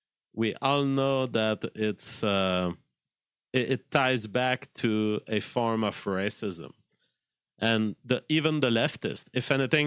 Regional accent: Canada; as a Canadian

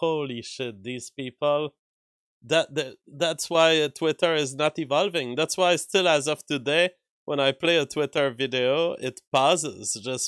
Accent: Canada; It's because I'm Canadian.

